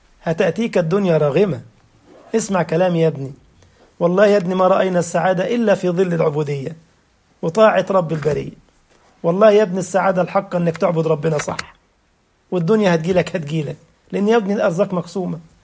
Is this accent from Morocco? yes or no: no; Egypt; يعني عندنا في مصر زبادي